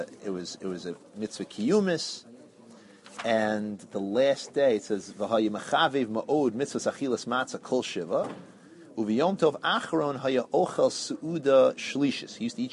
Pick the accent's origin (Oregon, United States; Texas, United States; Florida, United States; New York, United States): New York, United States; Kew Garden Hills; now in North Woodmere, United States; I'm originally from Kew Garden Hills. And now I live in North Woodmere.